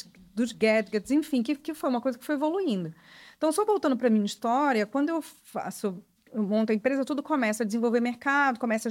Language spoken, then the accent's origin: Portuguese; Belém, Pará, Brazil; born there; eu nasci em Belém do Pará, vim da Amazônia, fiz comunicação.